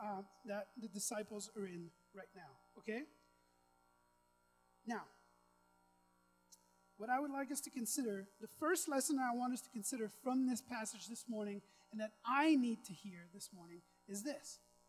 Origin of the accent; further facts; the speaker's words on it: Quebec, Canada; now in Quesnel, Canada; I'm from Quebec. I've been in BC for 17 years.